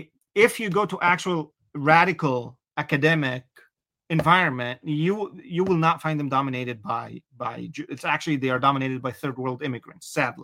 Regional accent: Egypt; You know, growing up in Egypt, that was actually all the information.

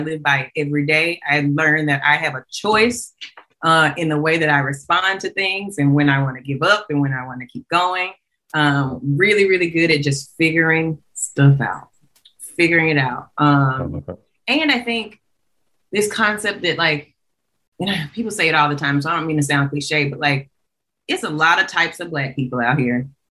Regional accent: Montgomery, Alabama, United States; Clark was everything. I'm from Alabama.

